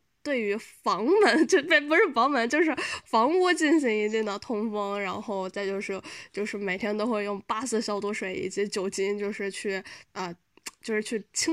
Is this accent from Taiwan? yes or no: no; Wuhan, Hubei, China; 我作为一个武汉人